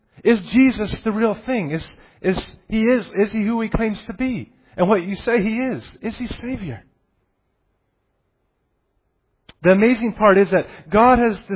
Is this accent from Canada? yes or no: yes; Vancouver, British Columbia, Canada; also born or lived in Alberta / Seattle, United States; So I was in Alberta, in Vancouver, in Seattle. That was my hometown areas. And I studied at both sides as well. So I was back and forth. But I was in Vancouver before I moved out this way.